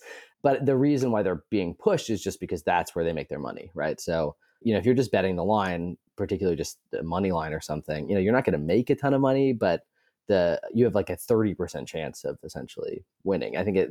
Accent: Elmira, New York, United States; I'm from Elmira, New York. So I like the Bills, I like the Knicks, right? You know, I'm Irish and depressed, so I like Liverpool.

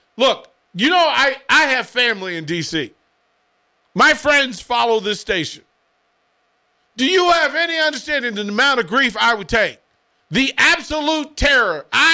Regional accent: Washington, District of Columbia, United States; But for those of you who know me, you know where I'm from. I'm from Washington, D.C.

